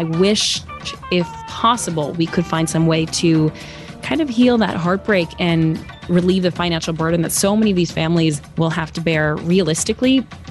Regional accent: Switzerland; I am, so I'm deeply offended. Kidding.

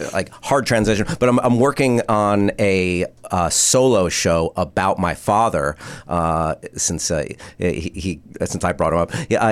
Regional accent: New Jersey, United States; I grew up in Jersey. About 45 minutes outside of New York City.

